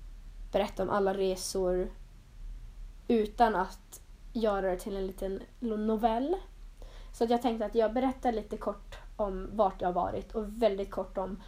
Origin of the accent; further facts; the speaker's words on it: Norrland, Sweden; Då trodde jag ändå att jag kommer från norra Sverige där det är typ så här istid.